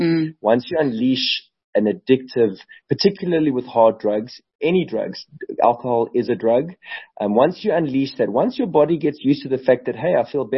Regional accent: Johannesburg, Gauteng, South Africa; I come from Johannesburg originally, and led a fairly successful life and career until drugs brought me to my knees in my early 30s

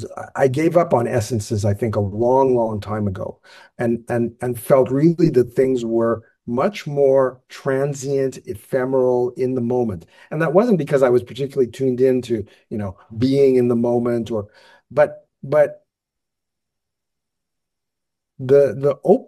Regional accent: Saskatchewan, Canada; born there; also born or lived in Ottawa / New York / Rome; Because I was born in Saskatchewan and moved to Ottawa, then moved to New York, then moved to Rome, et cetera, et cetera.

